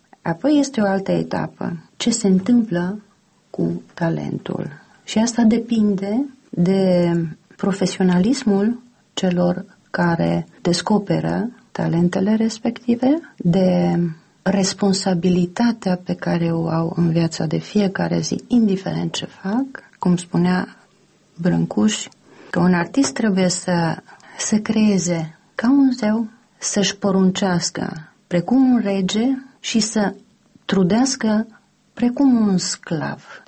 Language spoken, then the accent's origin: Romanian; Transylvania, Romania; born there; Iar eu m-am născut în România, în Transilvania